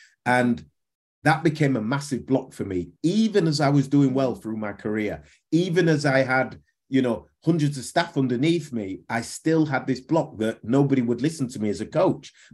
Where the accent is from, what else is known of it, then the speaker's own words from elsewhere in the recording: Leeds, Yorkshire and the Humber, United Kingdom; from Bramley and Leeds. That was the area I lived in.